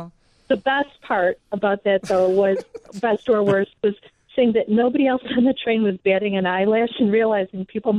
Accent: Orland, United States

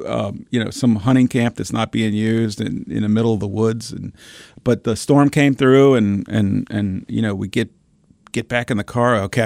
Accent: Louisiana, United States; Like most kids growing up in Louisiana, you started working when you're 11.

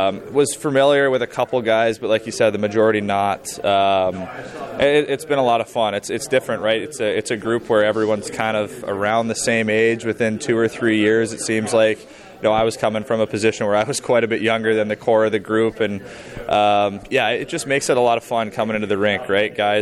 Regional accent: British Columbia, Canada; My hometown is just outside of Vancouver

